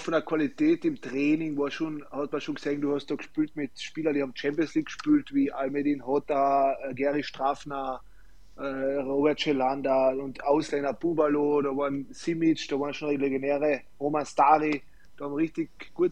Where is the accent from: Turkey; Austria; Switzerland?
Austria; Klagenfurt, Carinthia; ich will in Klagenfurt sowieso in meiner Heimat bleiben